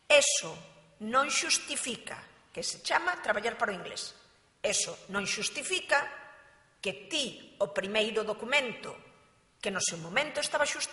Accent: Monforte de Lemos, Galicia, Spain; Non me cesa porque fai ben, porque como son de Monforte caio yo ben

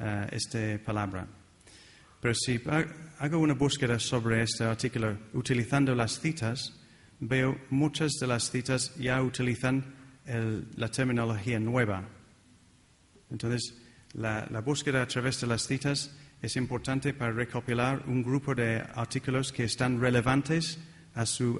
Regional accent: East Midlands, United Kingdom; Spanish is a second language; Yo vengo de muy cerca de Nottingham, de Sherwood Forest.

